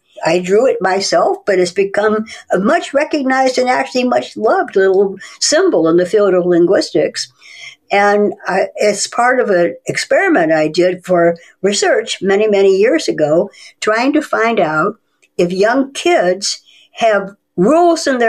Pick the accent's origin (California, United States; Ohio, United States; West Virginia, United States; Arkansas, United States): Ohio, United States; Cleveland; born there; I was born in Cleveland, Ohio, the daughter of immigrants from Hungary.